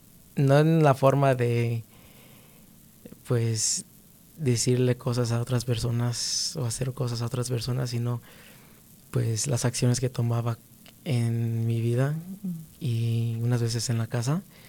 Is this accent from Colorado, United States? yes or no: yes; Denver, Colorado, United States; Pues soy aquí de Denver, Colorado. Okay. Nací aquí. Mi familia es de México, pero todos están aquí también. So, toda la familia está en Denver, Colorado también.